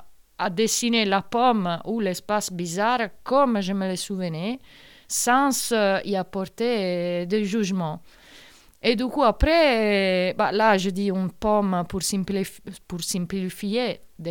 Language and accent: French; Italy; now in Marseille, France; je suis italienne, mais à partir de 2012, j'habite Marseille. Et aujourd'hui, un peu Marseille, entre Marseille et les Cévennes.